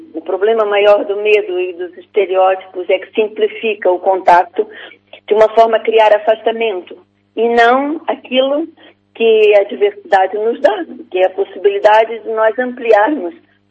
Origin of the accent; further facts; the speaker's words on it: Brazil; moved away as an adult; now in Portugal; eu vim do Brasil com 18 anos, já lá vai muito tempo, não disse a minha idade, mas já lá vai muito tempo. Portanto, vim com 18 anos, vim num contexto em que Portugal era uma sociedade fechada, cheguei cá em 72